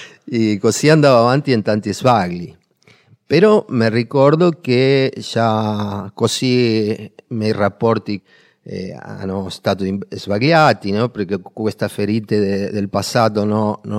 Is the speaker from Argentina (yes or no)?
yes; Argentina; sono dell'Argentina, ho 53 anni.